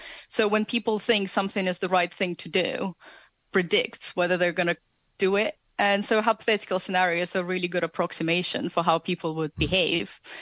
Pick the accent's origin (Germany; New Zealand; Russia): Russia; so I grew up in Russia, and Russia has a very kind of the culture of protecting yourself